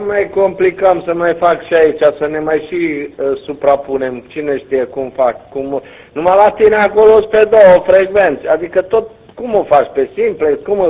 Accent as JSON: {"language": "Romanian", "region": "Transylvania", "country": "Romania", "said": "N-am înțeles, mai lung un pic, că noi suntem ardeleni."}